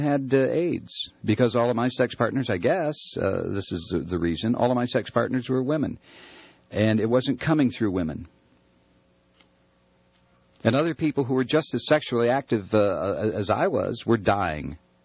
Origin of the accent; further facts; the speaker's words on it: Toledo, Ohio, United States; teenage boy growing up in Toledo, Ohio in the 50s